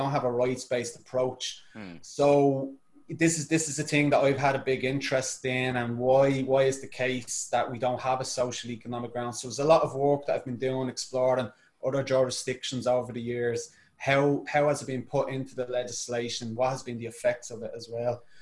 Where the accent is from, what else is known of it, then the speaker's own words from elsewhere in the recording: Dublin, Leinster, Ireland; I grew up in Dublin's inner city. I grew up in poverty, generational poverty